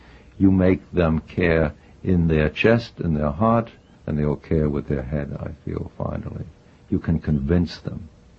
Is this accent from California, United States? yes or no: no; New York, United States; I grew up in New York City.